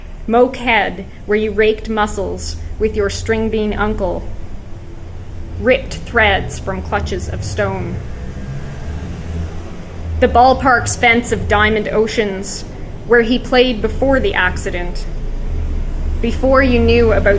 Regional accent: Ontario, Canada; I'm also a bit of an outsider because I grew up in Ontario, and you're from away.

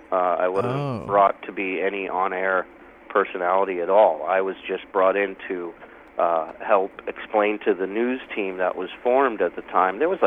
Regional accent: West Coast, United States; also born or lived in Israel; I grew up, I was born in Israel, but I grew up on the West Coast.

